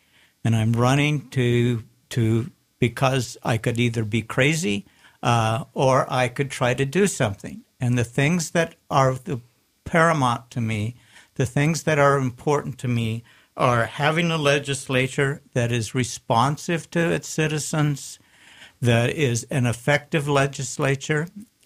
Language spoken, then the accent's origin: English; Great Falls, Montana, United States; I was born in Great Falls, Montana. My folks had a wheat farm north of Great Falls, about 65 miles.